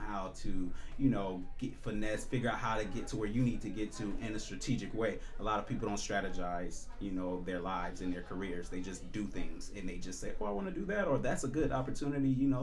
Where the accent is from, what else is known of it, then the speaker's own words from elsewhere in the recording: Indiana, United States; moved away as an adult; because I came from Indiana and I said, you know what? I was 19 and I left a tennis scholarship of $5,000 to pay a second year at Indiana Tech. And I said, I'm going to go to New York City.